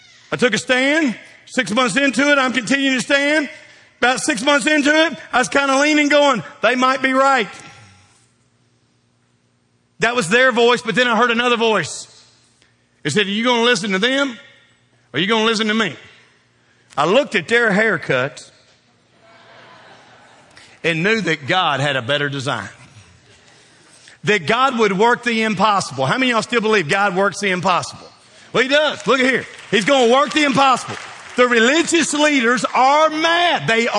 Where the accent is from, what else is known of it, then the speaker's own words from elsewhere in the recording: Kentucky, United States; I am from Kentucky. I mean, I'm Kentucky born, bred, the whole bit. I'll die here.